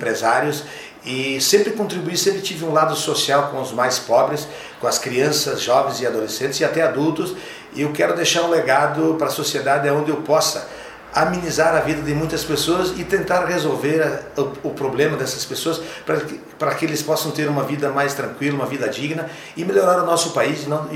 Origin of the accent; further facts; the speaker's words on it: Xaxim, Santa Catarina, Brazil; now in Xanxerê, Brazil; eu sou um cidadão que nasci em Xaxim, né? Aos 16 anos, o dia que eu fiz 16 anos, eu vim morar em Xanxerê. Resido aqui há mais de 30 anos.